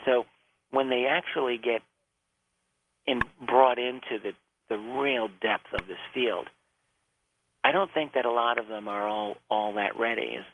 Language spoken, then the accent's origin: English; Brentwood, New York, United States; I grew up in Brentwood, Long Island.